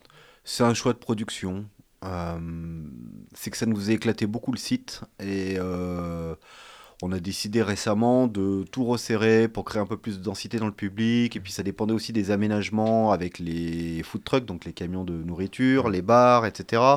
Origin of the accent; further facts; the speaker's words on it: Grenoble, Auvergne-Rhône-Alpes, France; On est grenoblois, on a commencé parce que des gens nous ont donné notre chance